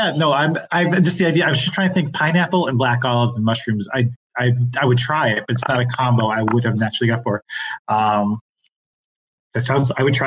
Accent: Michigan, United States; I was actually back in my home state of Michigan.

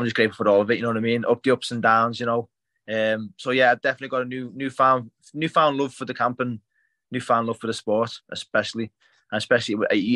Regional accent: England, United Kingdom; They were the Irish and we're the English, though, so, you know, it's good.

